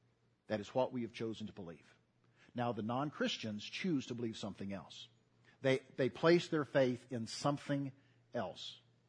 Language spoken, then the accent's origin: English; Southern United States, United States; You see, I grew up in the South and moved up here from the South a good many years ago.